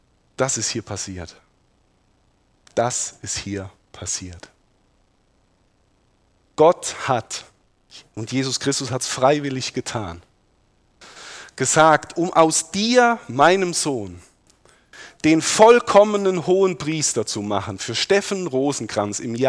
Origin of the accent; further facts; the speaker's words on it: Rhineland-Palatinate, Germany; ich komme aus dem Westerwald, uns wird eine gewisse Sprödigkeit nachgesagt